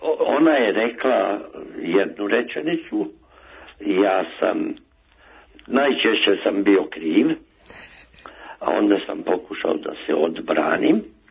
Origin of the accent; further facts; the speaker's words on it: Subotica, Vojvodina, Serbia; A ja sam Subotičanin Mađar.